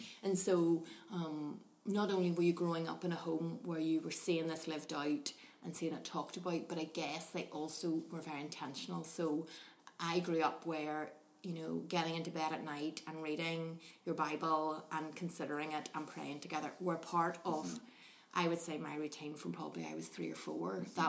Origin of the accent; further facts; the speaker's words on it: Omagh, Northern Ireland, United Kingdom; So I grew up in Templepatrick for the early part of my primary schooling, and then we moved to Oma with my dad's job. So finished off primary school in Oma and then went to Oma Academy.